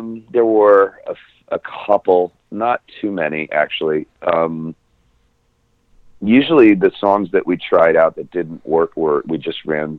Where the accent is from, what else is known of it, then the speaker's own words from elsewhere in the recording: Los Angeles, California, United States; now in New York, United States; beforehand, I grew up in the Valley in Los Angeles. So I didn't really hear any of it. So now I'm let loose on the streets in New York